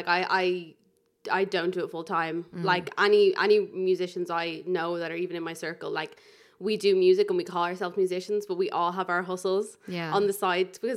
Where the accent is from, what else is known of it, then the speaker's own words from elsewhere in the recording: Malahide, Leinster, Ireland; I am born and bred Malahide, Northsider, through and through.